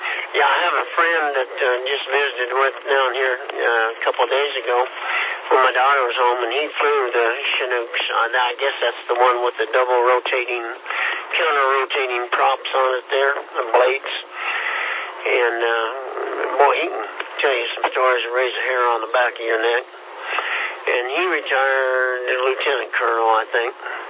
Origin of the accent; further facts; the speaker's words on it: Kansas, United States; I was from Kansas, and I didn't truly appreciate being on a ship.